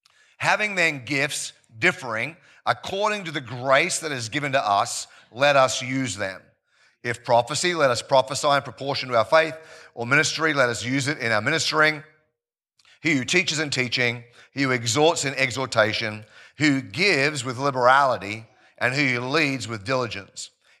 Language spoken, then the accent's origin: English; Preston, Victoria, Australia; I grew up in East Preston, did last year of primary school and the first 4 years of high school here. I went to Preston East High School for a season.